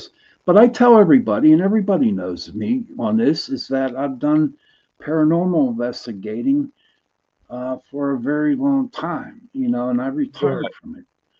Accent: Pittsburgh, Pennsylvania, United States; I'm from Pittsburgh. I'm from the city, and I might go in 100 yards into the woods, and that's as far as I'm going to go.

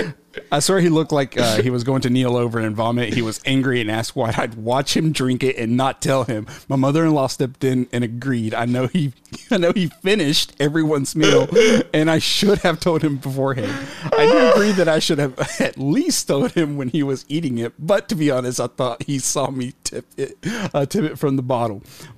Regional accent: Mexico; accent: Mexican; I hate my Mexican accent. I'm not going to do it.

